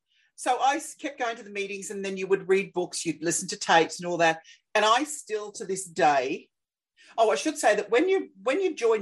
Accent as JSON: {"language": "English", "country": "Australia", "said": "I was teaching in Australia. I'm Australian, obviously."}